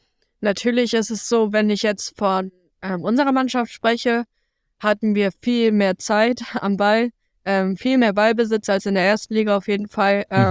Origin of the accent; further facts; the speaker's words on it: Bremen, Germany; Ja, hier ist meine Heimat. Ich fühle mich hier extrem wohl.